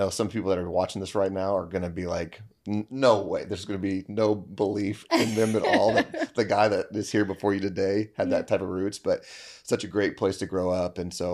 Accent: Pendleton, Indiana, United States; So I'm from Pendleton, Indiana, which is not that far away from here.

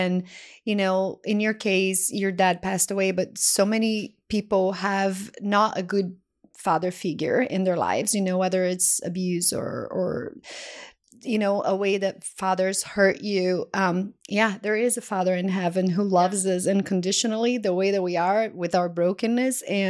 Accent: Brazil; moved away as an adult; now in Indianapolis, United States; I'm from Brazil and people are like, why Indianapolis out of all places, right? Like the United States so big. And I think we actually have been here for the same amount of time. I moved here 2002.

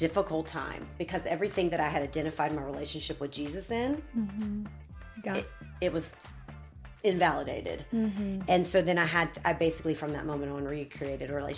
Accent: Harrisburg, North Carolina, United States; now in Indianapolis, United States; I grew up actually in North Carolina, in Charlotte, in a small town right outside of Charlotte, North Carolina, called Harrisburg. My parents are still there.

